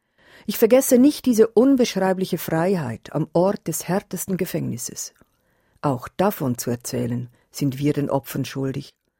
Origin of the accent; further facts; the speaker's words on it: Switzerland; Aber was habe ich als Schweizerin mit dieser Unheilsgeschichte zu tun?